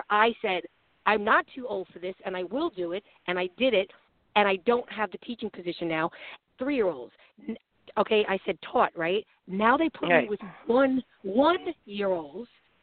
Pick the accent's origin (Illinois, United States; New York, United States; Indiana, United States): New York, United States; I'm from New York, and all my friends are like, it's 57 and raining, and well, we're sweating.